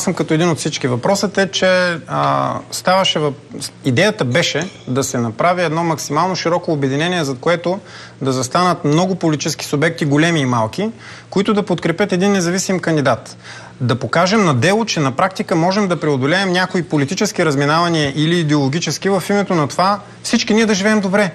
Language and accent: Bulgarian; Varna, Varna Province, Bulgaria; аз живея във Варна и съм роден във Варна. И съм роден в краен квартал, в Аспарухово, израснах в друг краен квартал.